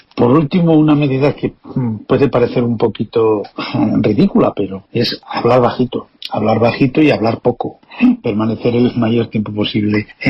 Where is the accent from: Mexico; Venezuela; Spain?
Spain; hay países y culturas que son bastante menos ruidosas que somos los españoles